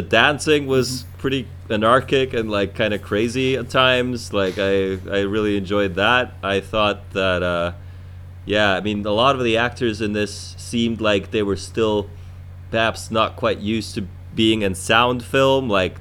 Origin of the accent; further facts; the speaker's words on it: Russia; English is a second language; I even knew some of the lines from this movie without ever having watched it, just by growing up in Russia.